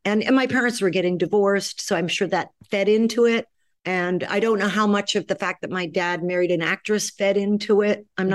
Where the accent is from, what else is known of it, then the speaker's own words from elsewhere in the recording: New York City, New York, United States; and I grew up in New York City